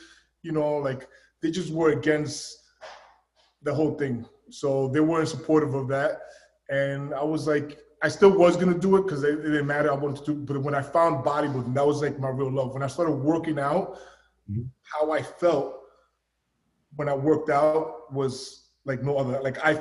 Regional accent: New York City, New York, United States; I grew up in East New York. I grew up in the streets.

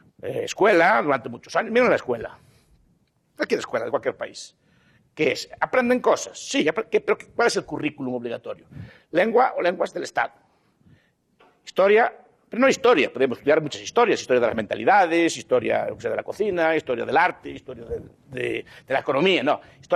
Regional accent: Spain; Pues soy español.

